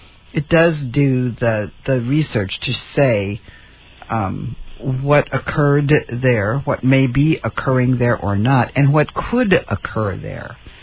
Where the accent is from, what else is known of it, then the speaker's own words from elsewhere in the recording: Kaneohe, Hawaii, United States; born there; because I wasn't born here, I was born in Kaneohe.